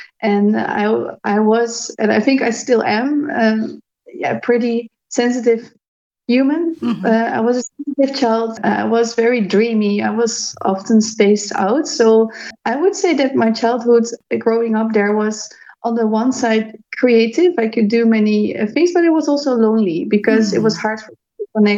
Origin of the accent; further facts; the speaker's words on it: Netherlands; I grew up in a provincial city that has about 250,000 inhabitants. I don't know if you're familiar with that, but in the Netherlands, we don't have huge cities. So this is already the sixth or the seventh biggest city in the country. It's a very small country where I'm from.